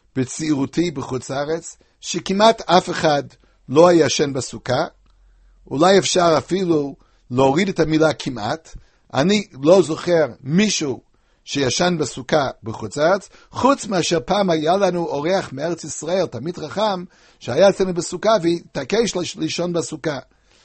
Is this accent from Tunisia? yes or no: no; United States; כך שמעתי בתור ילד בארצות הברית.